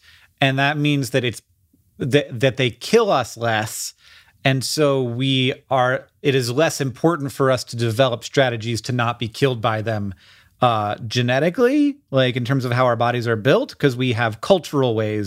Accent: Florida, United States; And before the internet was a thing, we counted, and that was our rule and growing up in Florida, is 1 second is 1 mile.

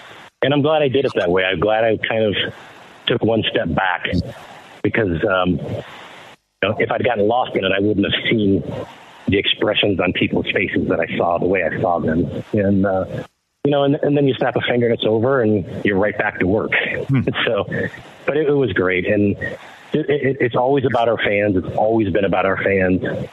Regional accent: Detroit, Michigan, United States; mine was Ernie Harwell growing up in Detroit.

